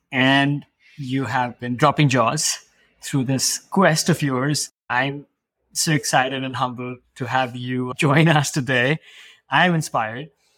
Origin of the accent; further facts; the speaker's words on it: India; I come from a country, I was raised in India, and people are always looking for ways to get around.